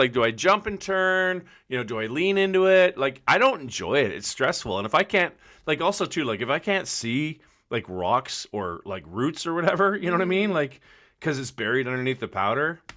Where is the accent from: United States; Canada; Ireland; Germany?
Canada; Ontario; But the difference out here versus Ontario, because I grew up in Ontario skiing.